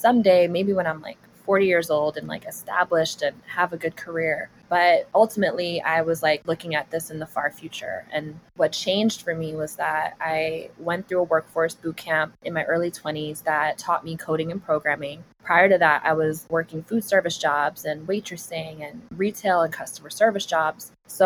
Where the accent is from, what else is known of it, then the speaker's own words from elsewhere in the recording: Brooklyn, New York, United States; So I was born and raised in Brooklyn. I came from a first generation immigrant household. My mom immigrated here from Morocco